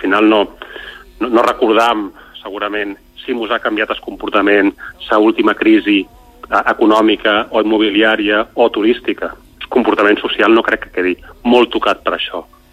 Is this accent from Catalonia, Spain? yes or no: no; Ibiza, Balearic Islands, Spain; Clar, jo som d'Eivissa.